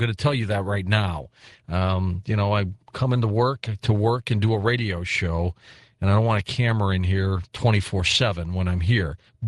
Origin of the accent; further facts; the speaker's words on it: Detroit, Michigan, United States; Kidding, those of you in Wisconsin, but I am from Detroit.